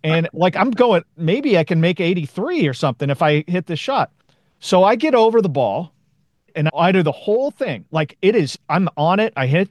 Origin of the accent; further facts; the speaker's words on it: Portland, Oregon, United States; Vikings. I grew up in Portland, Oregon.